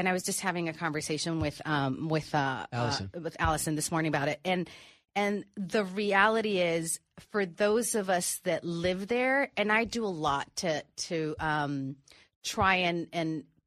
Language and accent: English; Tijuana, Baja California, Mexico; now in United States; I grew up living in Tijuana. My mother and father were Mexican, but my mother was American born. I am American born.